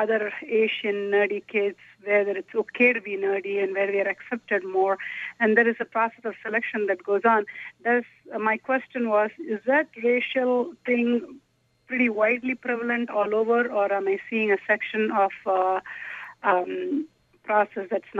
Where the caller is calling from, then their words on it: India; We are from India